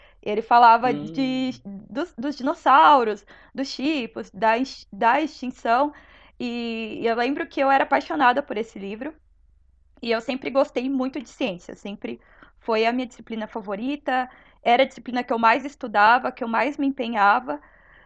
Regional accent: Andradina, São Paulo, Brazil; eu nasci em Andradina, que é uma cidade do estado do interior do estado de São Paulo, que fica no Noroeste Paulista, perto de Araçatuba, um pouquinho longe de Rio Preto, mas também é próximo. E eu cresci nessa cidade.

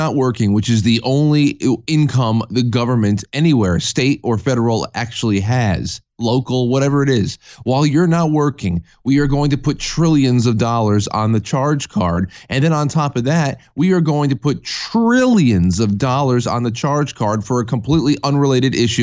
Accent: New York, United States; I mean, I'm from New York. We have a literal chimpanzee in Albany.

